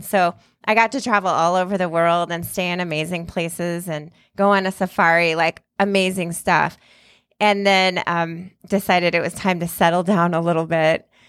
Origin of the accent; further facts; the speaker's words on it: Nebraska, United States; The next biggest town was 45 minutes away, McCook, which is 8,000 people. I've been to McCook. Was the big city for me growing up.